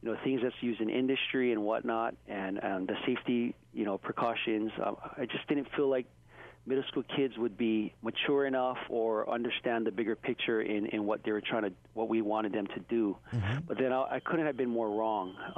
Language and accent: English; Waialua, Hawaii, United States; he basically was talking story with him because we're both from Waialua.